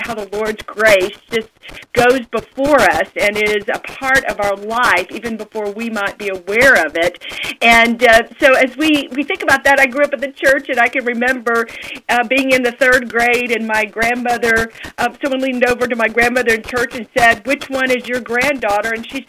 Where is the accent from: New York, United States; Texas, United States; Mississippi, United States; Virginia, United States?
Texas, United States; it was a five-hour drive from where I was living in Dallas to my hometown in Central Texas.